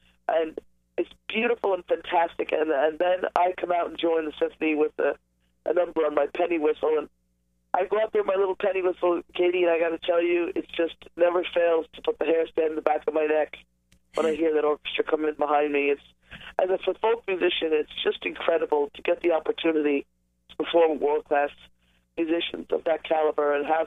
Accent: Bronx, New York, United States; You know, I grew up in the Bronx, and you have to forgive me because I have a bit of a cold here. But I grew up in the Bronx, and I was Irish music was a part of every function.

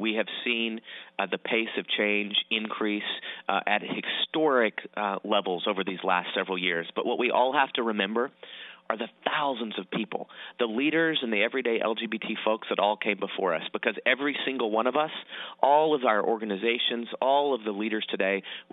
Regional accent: Arkansas, United States; being a Southerner myself, having grown up my entire childhood in Arkansas

